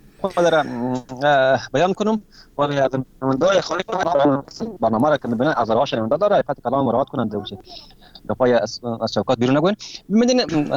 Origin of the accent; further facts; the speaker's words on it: Afghanistan; ما به عنوان یک افغان